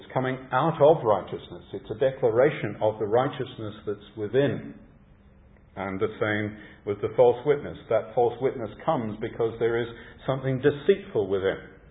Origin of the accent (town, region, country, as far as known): Tasmania, Australia; born or raised there